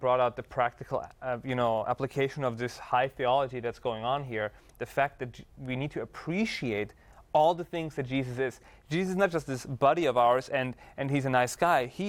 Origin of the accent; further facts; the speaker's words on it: Austria; Growing up in Austria, you know, I said it's one of the most beautiful countries in the world.